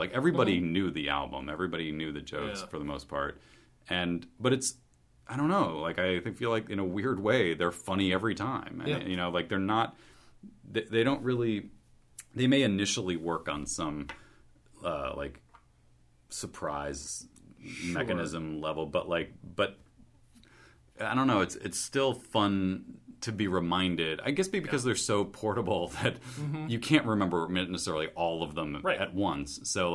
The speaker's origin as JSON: {"language": "English", "region": "Massachusetts", "country": "United States", "tie": "born or raised there", "said": "I grew up in New England, not near Boston, like, on the other end, of, like, on the western side of Massachusetts."}